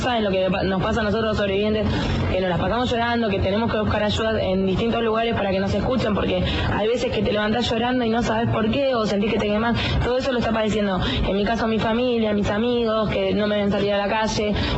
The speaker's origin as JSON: {"language": "Spanish", "country": "Argentina", "said": "Pero pasa que somos todos argentinos"}